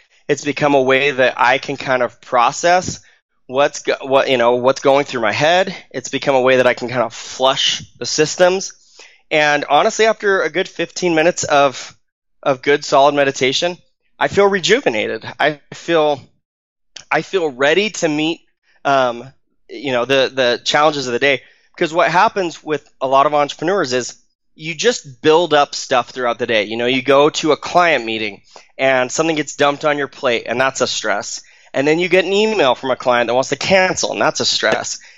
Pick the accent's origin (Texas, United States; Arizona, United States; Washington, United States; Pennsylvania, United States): Arizona, United States; now in Utah, United States; So, I grew up in Arizona. I live in Utah now. I grew up in Arizona, and I went back for a high school reunion.